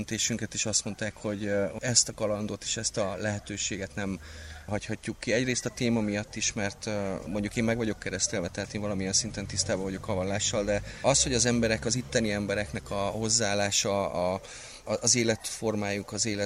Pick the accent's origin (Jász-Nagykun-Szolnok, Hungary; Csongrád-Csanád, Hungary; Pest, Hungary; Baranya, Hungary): Csongrád-Csanád, Hungary; Én csongrádi vagyok, tehát az Alföld kellős közepéről származom